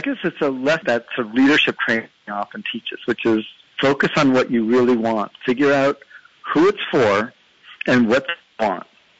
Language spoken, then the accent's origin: English; East Coast, United States; I grew up on the East Coast, and when I learned to drive